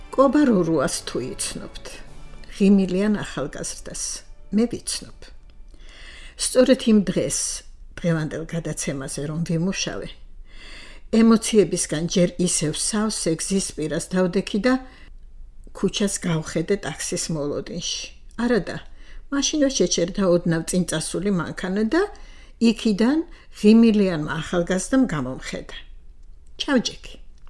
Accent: Sukhumi, Abkhazia, Georgia; იქ დავიბადე, 4 წელი იქ ვიცხოვრე და რა თქმა უნდა სოხუმელი ვარ.

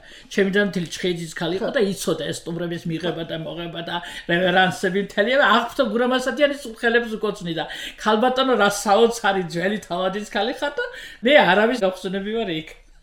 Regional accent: Khoni, Imereti, Georgia; also born or lived in Kutaisi; now in Tbilisi, Georgia; ხან ხონელი ვიყავი, ხან ქუთაისელი ვიყავი, ახლა თბილისელი ვარ და ბოლო-ბოლო ქართველი ვარ.

